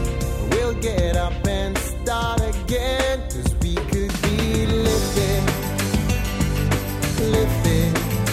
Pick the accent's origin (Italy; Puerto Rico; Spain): Puerto Rico; Sí, nací en Puerto Rico, nacido y criado en Puerto Rico.